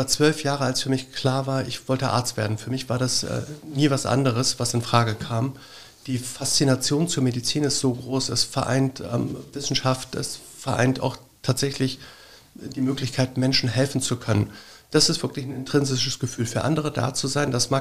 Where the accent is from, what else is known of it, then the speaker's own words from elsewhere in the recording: Bremen, Germany; born there; Ich bin gebürtiger Bremer. Meine Eltern kamen aus Griechenland.